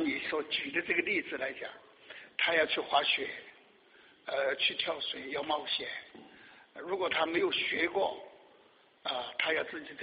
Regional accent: China; 我是大陆的

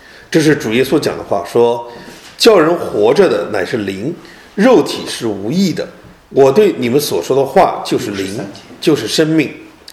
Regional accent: Nanjing, Jiangsu, China; 我原来是南京人，我是在南京长大的，在这边也10来年了

